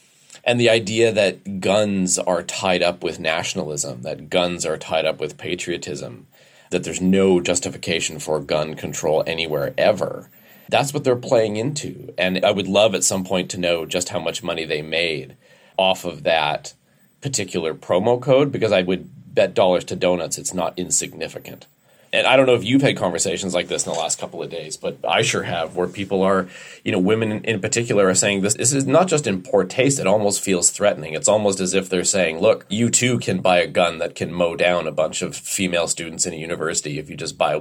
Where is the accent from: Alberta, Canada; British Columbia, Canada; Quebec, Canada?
Alberta, Canada; I was raised in Alberta. Western alienation is an actual thing.